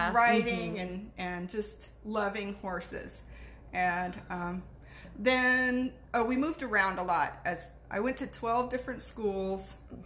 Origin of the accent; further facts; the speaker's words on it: Virginia, United States; born there; I was born in Virginia, but we only lived there, I think, like 6 months or so.